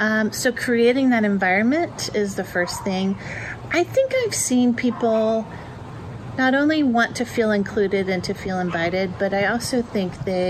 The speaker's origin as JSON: {"language": "English", "town": "Houston", "region": "Texas", "country": "United States", "tie": "born or raised there", "said": "Growing up in Houston, I saw your face on TV almost every night."}